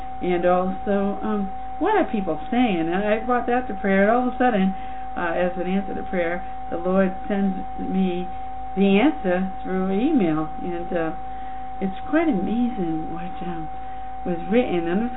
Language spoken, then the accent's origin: English; Boston, Massachusetts, United States; I mean, here I am from Boston reading this.